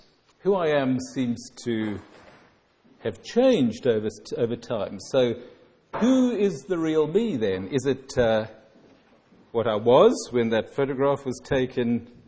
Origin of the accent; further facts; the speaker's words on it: South Africa; now in Ireland; I forfeited my South African citizenship when I became Irish. It contains my South African driver's license, which is no longer even valid in South Africa.